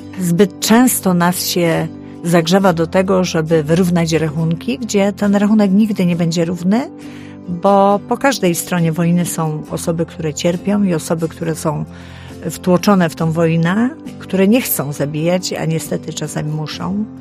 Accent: Silesian Voivodeship, Poland; Pochodzę z Górnego Śląska, więc losy ludzi na Śląsku są bardzo takie wymieszane.

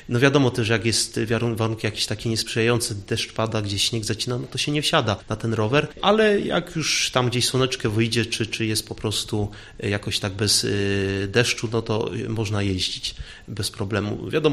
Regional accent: Nysa, Opole Voivodeship, Poland; Tak, ja jestem z Nysy

